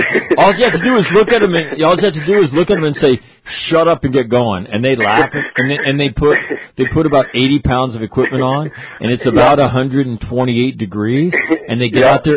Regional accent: California, United States; But growing up, I grew up in California. I was born in 1957, so I'm not too much younger than you.

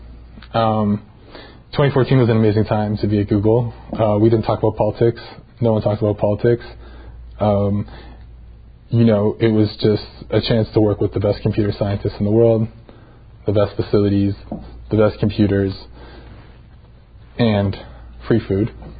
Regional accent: Canada; I grew up in Canada as a teenager in the 90s. It was a very free environment.

